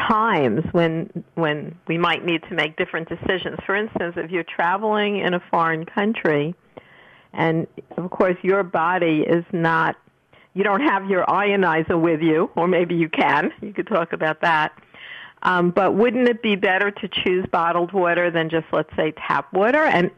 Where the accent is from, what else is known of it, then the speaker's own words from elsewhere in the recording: New York, United States; so that means we're originally from New York, even though now we both live in Florida.